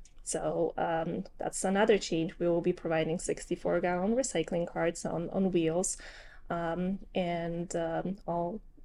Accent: Poland; now in Shrewsbury, United States; So I came to this country about 15 years ago. I'm originally from Poland, where I was born and grew up. And I've been living in Shrewsbury since 2013, so almost 11 years. So most of my life in US has been in Shrewsbury.

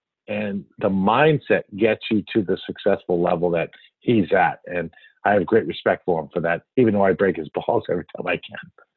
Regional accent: Hartford, Connecticut, United States; I grew up in Hartford and went to a really good college

